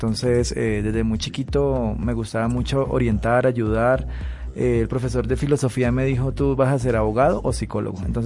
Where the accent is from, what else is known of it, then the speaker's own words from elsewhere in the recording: Belén de los Andaquíes, Caquetá, Colombia; born there; Pues nací en el Caquetá, en Belén de los Sandaquíes, hace tiempos.